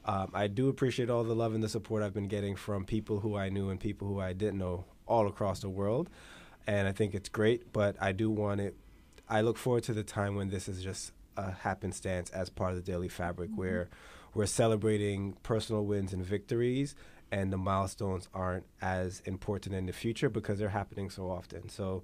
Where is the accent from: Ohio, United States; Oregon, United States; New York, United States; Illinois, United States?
New York, United States; Brooklyn; also born or lived in Saint Vincent and the Grenadines; I was born in St. Vincent and the Grenadines, grew up in Brownsville, Brooklyn, and was raised as a Rastafarian and still a Rastafarian.